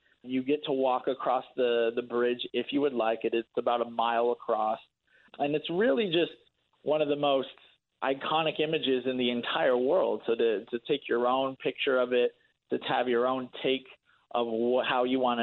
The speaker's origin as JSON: {"language": "English", "region": "California", "country": "United States", "tie": "born or raised there", "said": "So I really wanted to contribute myself to my home state of California and find 10 amazing places that I can boast about and post about"}